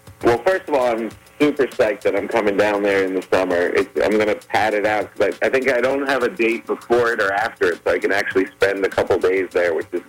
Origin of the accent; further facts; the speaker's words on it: New Jersey, United States; Yes, I love crabs. I came from the Jersey Shore.